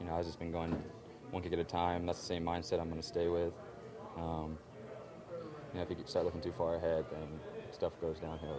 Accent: San Diego, California, United States; he's out of San Diego, and that's my hometown, so it's easy for me.

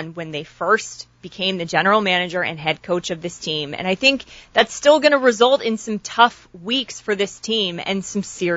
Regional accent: Jacksonville, Florida, United States; I was born and raised in Jacksonville.

